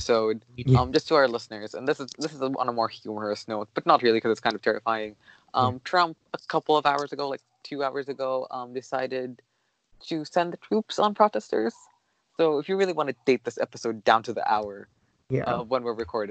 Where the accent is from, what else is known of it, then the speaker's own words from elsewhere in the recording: Brooklyn, New York, United States; I think it's because I'm from Brooklyn, so obviously that's where I kind of funneling in support.